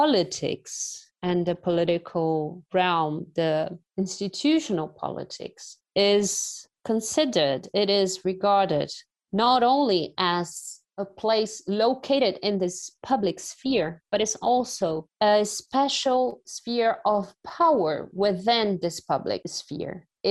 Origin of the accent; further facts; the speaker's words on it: Brazil; not my home country, not Brazil